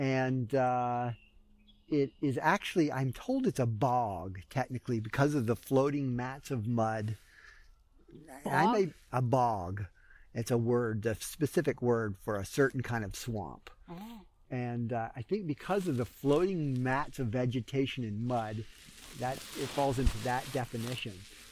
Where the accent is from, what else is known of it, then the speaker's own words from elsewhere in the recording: Woodstock, New York, United States; I'm from Woodstock, New York.